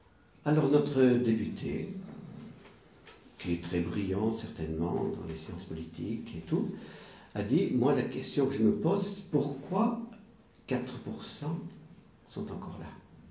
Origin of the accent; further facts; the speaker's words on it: Auvergne-Rhône-Alpes, France; puisque je suis aussi de l'Ardèche